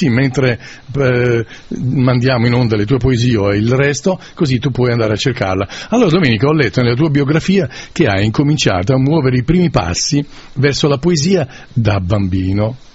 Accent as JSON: {"language": "Italian", "town": "Naples", "region": "Campania", "country": "Italy", "said": "io sono napoletano, parlo la lingua napoletana"}